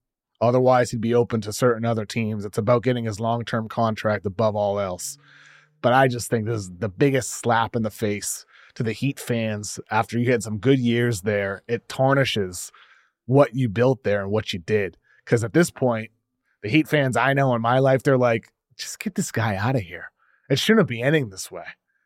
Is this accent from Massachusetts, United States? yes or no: yes; Massachusetts, United States; I come from South Shore, Massachusetts, and we have a very distinguished style of pizza here.